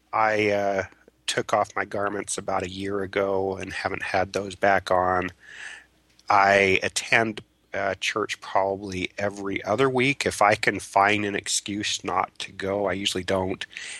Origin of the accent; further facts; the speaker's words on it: Utah, United States; Well, I grew up in the church. I think I grew up in Utah County and was a very typical member